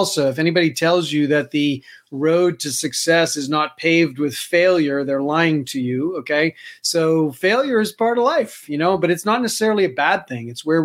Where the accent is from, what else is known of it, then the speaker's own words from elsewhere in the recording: New York City, New York, United States; moved away; I grew up in New York City, moved to Colorado for the skiing, went to school out there, raised a family